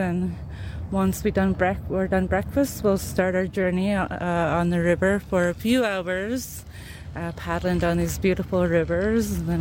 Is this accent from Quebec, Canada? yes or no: no; Fort McPherson, Northwest Territories, Canada; I'm Tatlai Gwich'in, Main and People of the Headwaters. I was raised in Fort McPherson, Northwest Territories, but I reside here on the Tahn and Kualantan traditional territory.